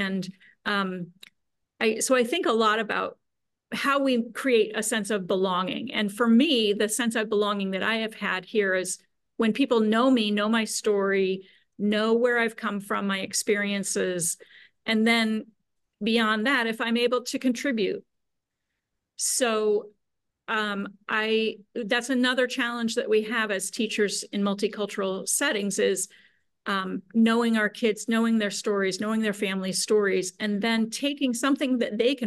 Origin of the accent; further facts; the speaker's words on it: Midwest, United States; I did not grow up in the Berkshires. I didn't grow up in Pittsfield. And I grew up in the Midwest, where people have a different demeanor.